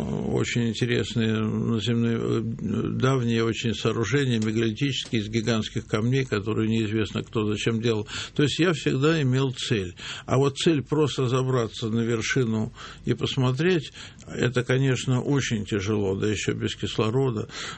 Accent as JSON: {"language": "Russian", "region": "Saint Petersburg", "country": "Russia", "tie": "born or raised there", "said": "я был мальчишкой ленинградец, то есть для меня бетон, асфальт, скрежет трамвайных колес, это вот мое"}